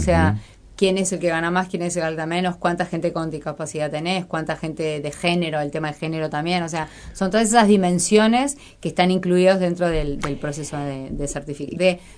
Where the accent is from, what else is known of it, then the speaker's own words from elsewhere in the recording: Uruguay; moved away as an adult; o como uruguaya, yo elegí quedarme en este país